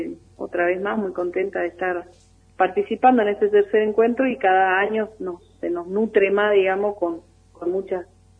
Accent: Misiones, Argentina; Yo vengo de Misiones, vengo de 1.400, 1.500 kilómetros.

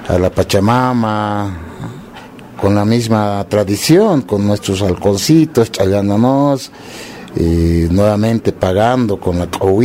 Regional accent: Chulumani, La Paz, Bolivia; Yo soy de Chulumani.

